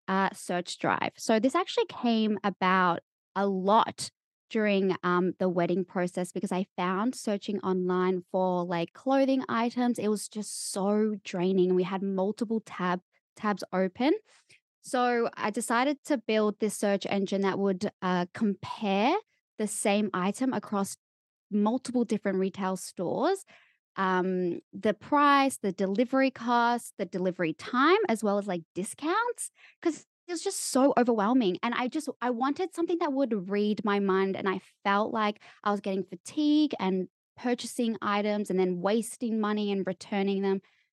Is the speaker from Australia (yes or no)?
yes; Melbourne, Victoria, Australia; also born or lived in Sydney; now in London, United Kingdom; I grew up in Melbourne and then moved to Sydney for 5 years. I'm now currently in London.